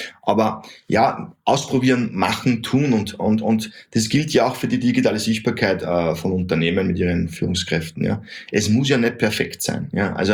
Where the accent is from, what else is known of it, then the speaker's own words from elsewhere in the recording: Austria; Hey, ich bin Österreicher.